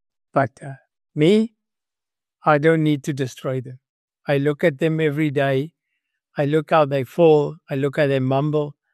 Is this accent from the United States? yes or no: no; South Africa; As a human being, as a South African, Mr. Ramaphosa Matamela, can't you see the sign?